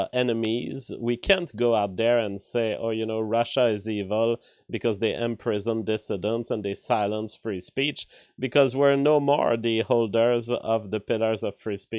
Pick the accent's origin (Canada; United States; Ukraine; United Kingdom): Canada; I'm a Canadian.